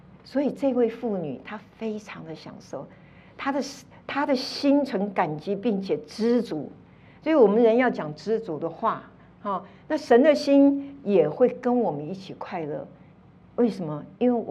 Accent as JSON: {"language": "Chinese", "country": "Taiwan", "said": "所以我是从台湾来的，那个时候台湾很流行这个啊。"}